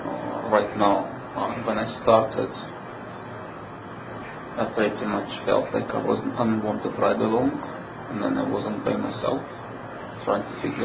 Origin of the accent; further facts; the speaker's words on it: Israel; moved away as an adult; now in Canada; Yes, I immigrated from Israel. I was in Toronto for 10 days.